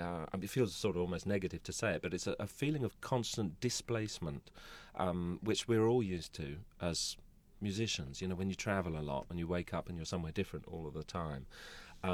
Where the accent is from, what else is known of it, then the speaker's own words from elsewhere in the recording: London, United Kingdom; As a Londoner, when you're there, you kind of have to pinch yourself and say, am I still in the UK?